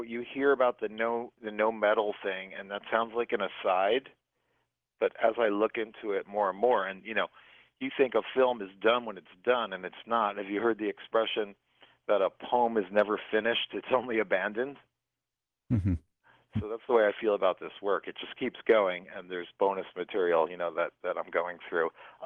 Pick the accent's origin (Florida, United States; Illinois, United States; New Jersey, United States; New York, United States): New York, United States; now in California, United States; I love California. As a New Yorker who came out here and saw it in books and then it was real, it's just incredible.